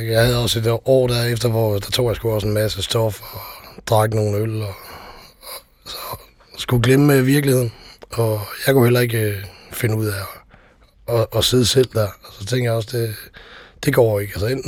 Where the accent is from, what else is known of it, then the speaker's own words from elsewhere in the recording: Aabenraa, Region of Southern Denmark, Denmark; born there; Jeg er født i Sønderjylland, i Aabenraa.